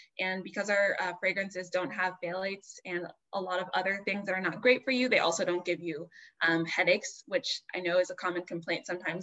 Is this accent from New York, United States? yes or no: no; Ohio, United States; now in Boston, United States; So I am from Ohio, born and bred, moved around a lot, and right now I'm living in Boston